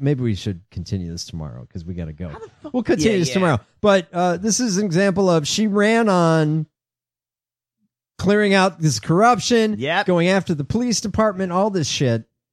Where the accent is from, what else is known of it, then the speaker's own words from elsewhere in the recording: Chicago, Illinois, United States; This is Chicago, my hometown.